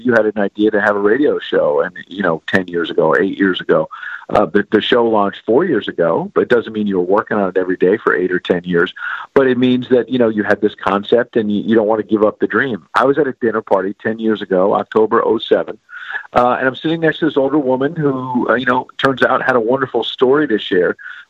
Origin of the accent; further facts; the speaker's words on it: New York City, New York, United States; And growing up in New York City, I can tell you, pigeons are these dirty birds.